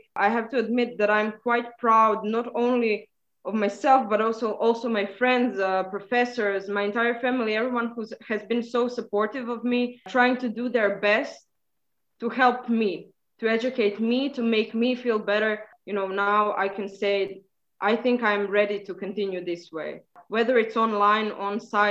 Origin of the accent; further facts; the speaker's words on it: Zagreb, City of Zagreb, Croatia; I am actually from Zagreb.